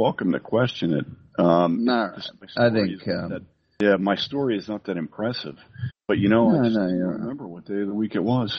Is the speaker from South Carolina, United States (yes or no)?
no; New Jersey, United States; No, I'm not a New Yorker. I am a native New Jerseyan.